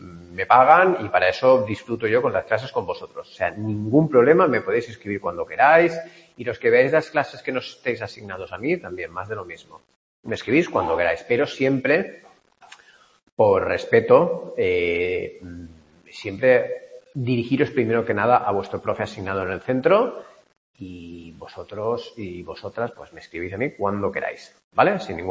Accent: Denia, Valencian Community, Spain; y de Denia tengo uno. Es decir, de donde soy yo tengo uno.

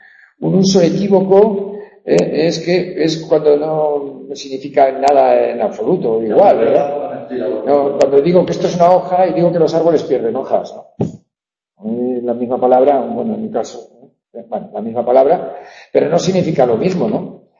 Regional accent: Pamplona, Navarre, Spain; moved away as an adult; now in Madrid, Spain; yo soy de Pamplona, yo en los años 80 vine a Madrid

